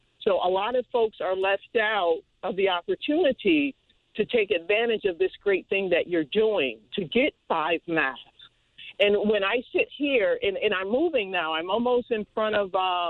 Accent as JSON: {"language": "English", "town": "Hartford", "region": "Connecticut", "country": "United States", "tie": "born or raised there", "said": "So I'm African American, right? I grew up in Hartford, right?"}